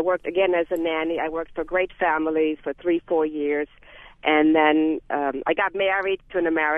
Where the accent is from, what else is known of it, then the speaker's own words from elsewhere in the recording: Germany; English is a second language; now in United States; I started about 20 years ago when I came to this country. I came from Germany.